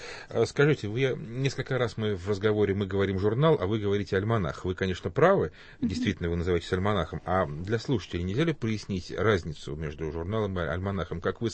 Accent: Ukraine; born there; Я, например, родился на Украине

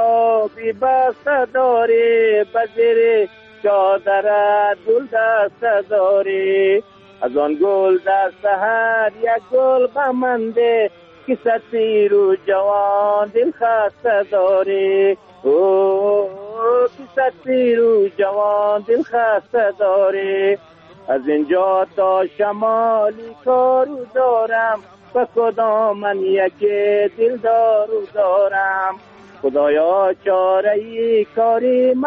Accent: Bamyan, Afghanistan; من خودی من از بامیان هستم

